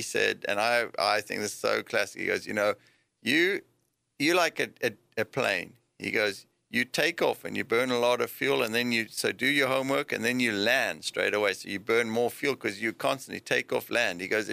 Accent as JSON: {"language": "English", "country": "South Africa", "said": "because I'm come from South Africa"}